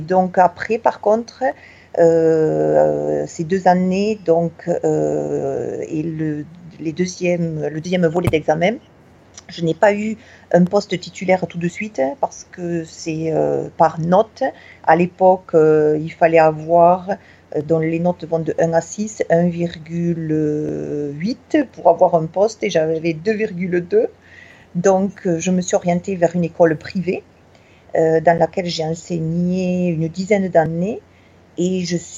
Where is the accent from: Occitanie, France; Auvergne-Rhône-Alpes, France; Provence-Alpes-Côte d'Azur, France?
Occitanie, France; Donc moi, je suis originaire du Tarn, du sud-ouest de la France. J'ai gardé mon accent comme vous pouvez le reconnaître. J'avais appris l'anglais en première langue, l'allemand seulement en seconde langue